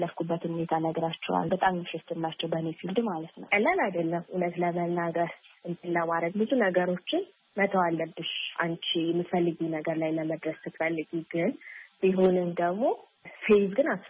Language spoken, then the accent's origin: Amharic; Addis Ababa, Ethiopia; እኔ አዲስ አበባ ነው ተወልጄ ያደኩት።